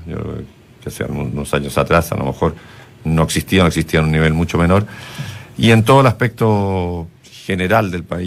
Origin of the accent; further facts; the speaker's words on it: Chile; moved away; Yo estoy afuera ya hace 17 años que me fui de Chile, 18 años, y cada vez que volvía sentía que el país tenía un crecimiento constante y permanente